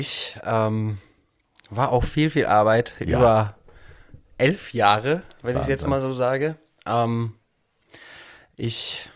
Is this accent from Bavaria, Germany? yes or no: yes; Miltenberg, Bavaria, Germany; Ich komme gebürtig aus Miltenberg. Das ist in der Nähe, also zwischen Würzburg und Aschaffenburg. Die schönste Stadt Unterfrankens.